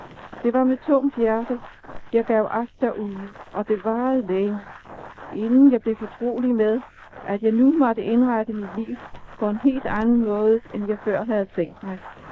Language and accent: Danish; Copenhagen, Capital Region, Denmark; born there; og jeg er født i København den 7. august 1893.